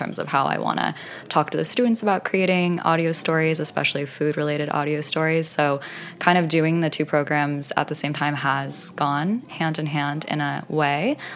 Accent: Temecula, California, United States; I'm from Temecula. I just say San Diego. It sounds a little bit more glamorous than Temecula, but it's a suburb outside of San Diego.

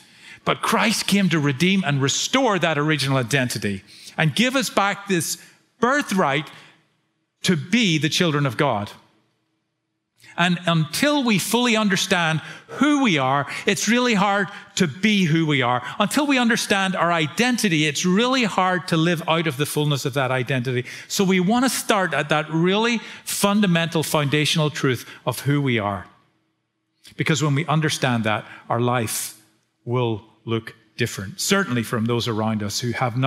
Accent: Northern Ireland, United Kingdom; I'm not from Belfast, by the way, but really close. I studied in Belfast, as did my wife. Grew up just south of Belfast, studied in Belfast

